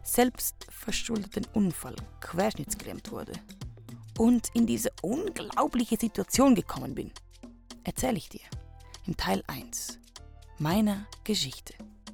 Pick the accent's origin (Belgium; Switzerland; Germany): Switzerland; geboren und aufgewachsen in der Schweiz. 35 Jahre alt